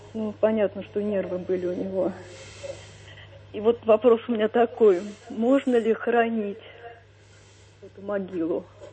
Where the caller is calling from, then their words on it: Moscow, Russia; я из Москвы. Мне 65 лет.